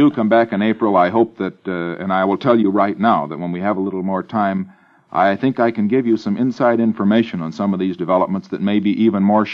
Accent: California, United States; Yes, as a Californian, of course, I was walking on some icy steps in Washington a couple of years ago

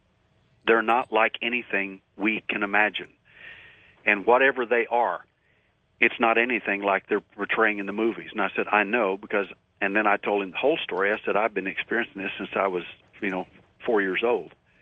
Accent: Texas, United States; I'm from Texas, so I'm going to use a Texas terminology here, like a calf looking at a new gate.

